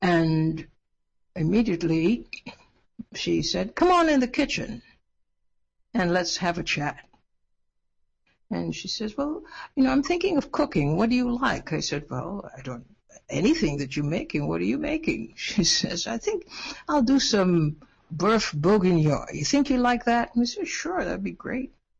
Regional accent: Trinidad & Tobago; in the Caribbean, where I'm from Trinidad, of course

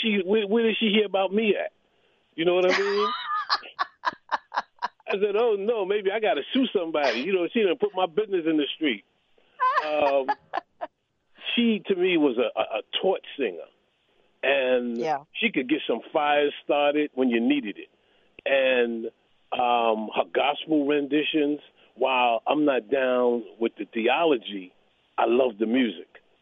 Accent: Brooklyn, New York, United States; Growing up in Brooklyn, listening to Eddie O.J.

